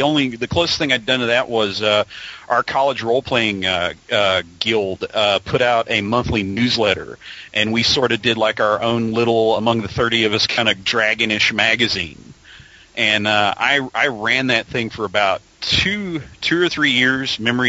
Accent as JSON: {"language": "English", "region": "Virginia", "country": "United States", "said": "Well, you know, I'm from Southwest Virginia, so, you know, it's coal mines down there."}